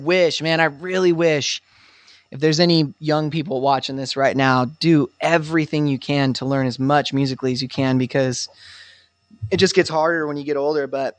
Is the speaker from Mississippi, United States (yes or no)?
no; Spokane, Washington, United States; You know, I'm from Spokane, Washington. That's where I was born and raised.